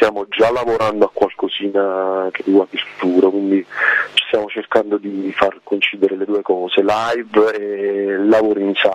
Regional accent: Bacoli, Campania, Italy; la più vicina è il 6 ottobre dalle nostre parti a Bacoli, in provincia di Napoli

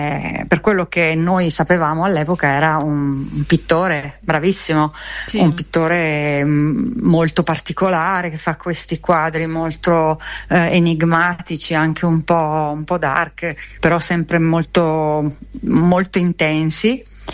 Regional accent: Milan, Lombardy, Italy; perché siamo di Milano noi, quindi la facciamo a casa

